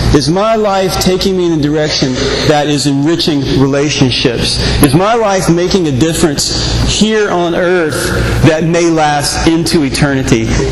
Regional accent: North Carolina, United States; I grew up in North Carolina. It's a southern state.

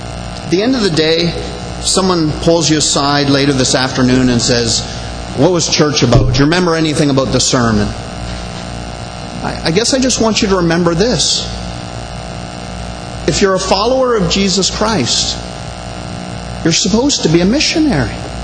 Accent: Canada; we're cheap Scottish Canadians, so we had this dinner for two coupon, so we had to go.

